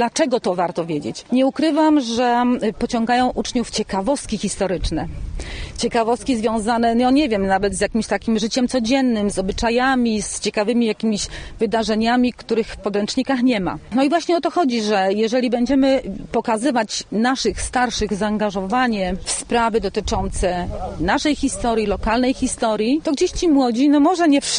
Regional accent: Kępno, Greater Poland Voivodeship, Poland; No więc nie tylko ja jestem z Kępna

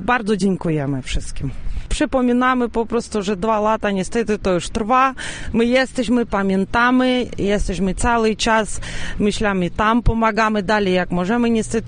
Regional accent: Kharkiv, Kharkiv Oblast, Ukraine; bo jestem sama z Charkowa

